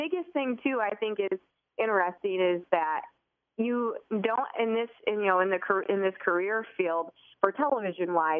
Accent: Potterville, Michigan, United States; To leave mid-Michigan because that's my home. You know, I'm from Potterville, so being from there, you know, that's my hometown, East Lansing and, you know, the mid-Michigan area.

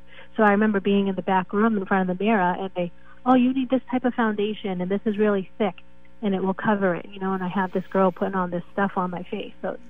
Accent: Massachusetts, United States; Of course, I'm from Massachusetts.

